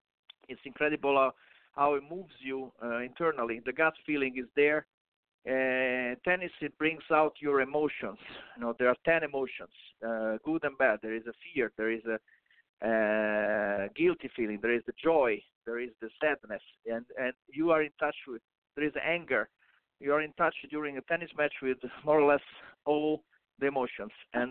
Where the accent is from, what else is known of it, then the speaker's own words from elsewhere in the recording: Rome, Lazio, Italy; So as I'm from Rome, as I said, it's very similar to the gladiator in Colosseum rules.